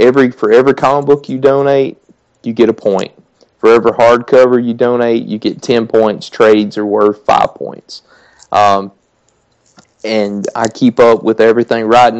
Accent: Mississippi, United States; he's just a dude, you know, just like me, except he was from Kentucky and I'm from Mississippi.

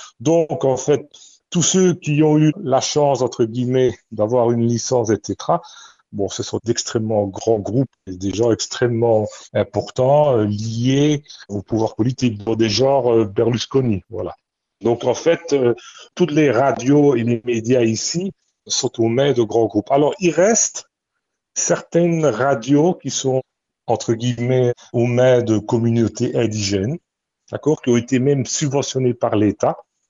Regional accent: Belgium; moved away; Donc je suis belge et j'ai quitté la Belgique en 1981.

